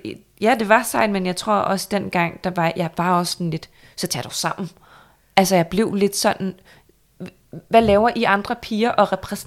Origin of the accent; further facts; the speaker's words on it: Capital Region of Denmark, Denmark; Jeg er også fra Vestegn, ja.